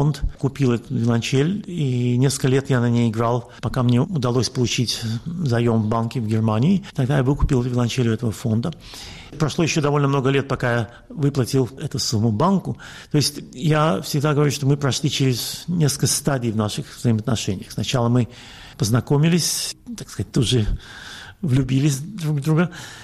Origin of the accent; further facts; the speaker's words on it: Russia; moved away as an adult; also born or lived in Latvia / Saint Petersburg / Moscow / Israel; now in Europe; я сам лично космополит. Я родился в Латвии, я учился в Петербурге и в Москве, в России вырос. Потом я эмигрировал в Израиль, живу я в Европе уже больше 30 лет.